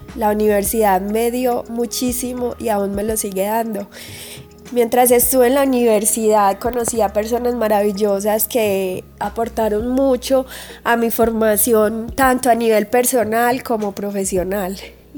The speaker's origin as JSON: {"language": "Spanish", "town": "Medellín", "region": "Antioquia", "country": "Colombia", "tie": "born or raised there", "said": "Yo soy de Medellín. Crecí en Medellín al lado de mi familia, un hermano y una hermana, papá y mamá."}